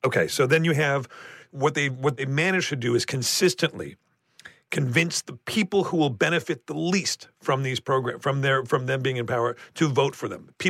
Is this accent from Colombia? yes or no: no; Canada; You're correcting me because I'm Canadian?